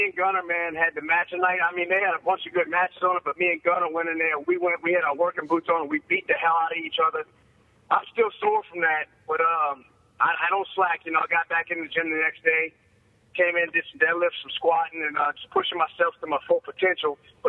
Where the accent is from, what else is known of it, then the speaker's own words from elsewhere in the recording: the South, United States; I mean, we're from different areas, but we're both from the South, so we got that connection.